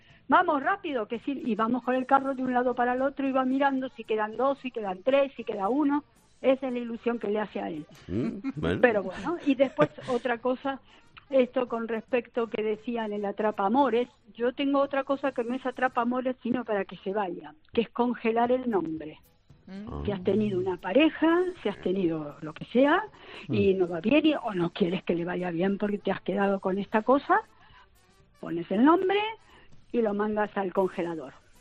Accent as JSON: {"language": "Spanish", "country": "Argentina", "moved": "as an adult", "lives_now": "Mallorca, Spain", "said": "soy argentina, pero vivo viviendo 20 años en Mallorca."}